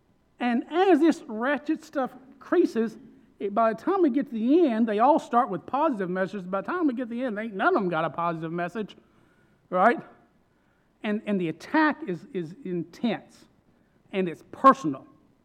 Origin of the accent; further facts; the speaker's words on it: Kentucky, United States; So I grew up in East Kentucky where it's the Hatfields and McCoys.